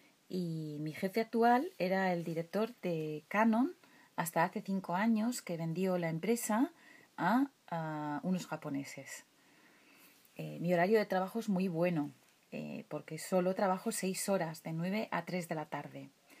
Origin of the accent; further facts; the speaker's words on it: Miranda de Ebro, Castile and León, Spain; born there; tengo 48 años, muy joven todavía. Soy castellano-leonesa, bueno, española, primero de todo, claro, y nací en Miranda de Ebro. Mis padres, cada uno viene de una región. Mi padre es de Castilla y León